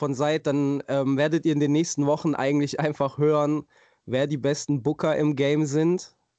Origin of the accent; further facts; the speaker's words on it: Bietigheim-Bissingen, Baden-Württemberg, Germany; ich bin aus Bietigheim-Bissingen.